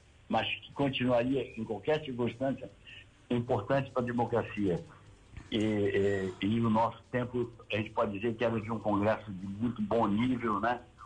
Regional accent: Rio de Janeiro, Brazil; o Rio, que é minha segunda cidade, onde eu me criei, onde morei, enfim, tenho toda uma vinculação sentimental.

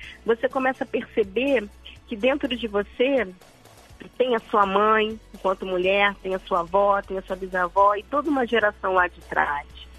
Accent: Rio de Janeiro, Brazil

